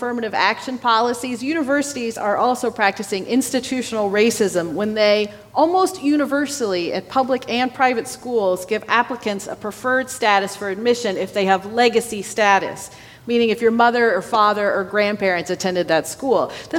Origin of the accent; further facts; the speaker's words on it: Dayton, Ohio, United States; A few days after Michael Brown was shot, 2 white police officers in my hometown of Dayton, Ohio, shot a black man in a Walmart.